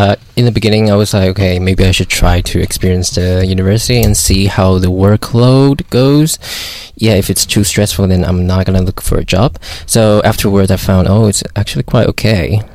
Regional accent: Taiwan; because I'm from Taiwan, but our official name is not Taiwan, our official name is Republic of China.

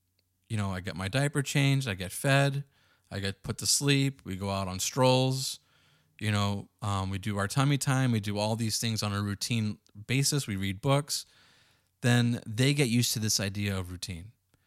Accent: Boston, Massachusetts, United States; now in San Diego, United States; she flew in from my hometown of Boston to come stay with us in San Diego

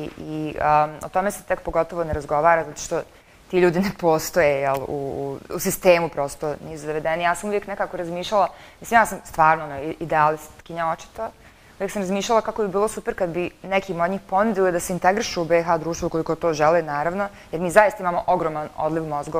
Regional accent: Bosnia & Herzegovina; ja kao Bosanka Hercegovka, kao žena, kao single žena

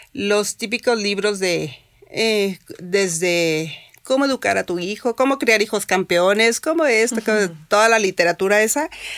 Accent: Culiacán, Sinaloa, Mexico; moved away; pues somos de Culiacán, o sea, a mí me encanta ir a Culiacán, disfruto mucho ir, pues allá está la familia

